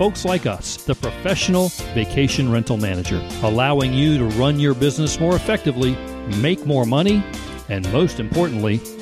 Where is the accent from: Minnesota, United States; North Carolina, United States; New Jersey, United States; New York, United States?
North Carolina, United States; also born or lived in Sandbridge, Virginia; from the Outer Banks of North Carolina and Sandbridge, Virginia.